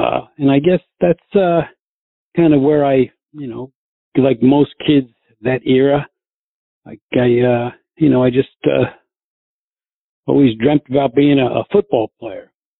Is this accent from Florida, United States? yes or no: no; New Jersey, United States; also born or lived in New York City; I was born in New York City, and I moved to right across the George Washington Bridge to New Jersey, which is where I went to all my schooling